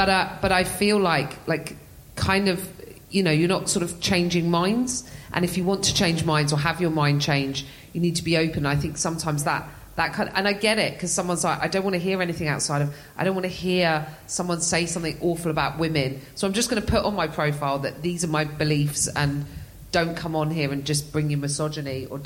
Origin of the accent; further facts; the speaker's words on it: England, United Kingdom; Do I define myself as British? I don't think that's a thing. I'm English.